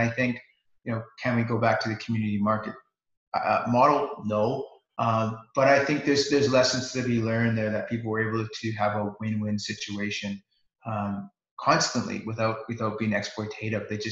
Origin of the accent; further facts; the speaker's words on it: Vancouver, British Columbia, Canada; Like I'm from Vancouver, so things like the local credit unions, the municipal grant organizations are fantastic resources